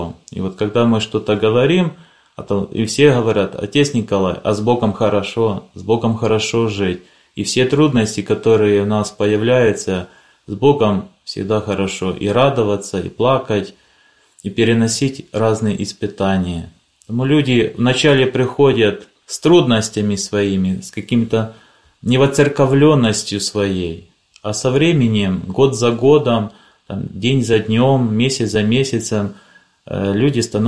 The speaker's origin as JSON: {"language": "Russian", "town": "Pochaiv", "region": "Ternopil Oblast", "country": "Ukraine", "tie": "born or raised there", "lives_now": "Italy", "said": "Да, я родом с Украины. Родился я в городе Почаев, где находится большая лавра, Свято-Успенская Почаевская лавра. Здесь закончил семинарию"}